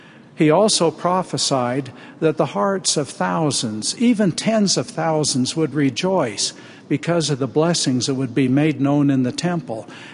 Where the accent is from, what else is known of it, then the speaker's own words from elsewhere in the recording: California, United States; As I grew up in Southern California, we looked forward to the time that we could have a temple there.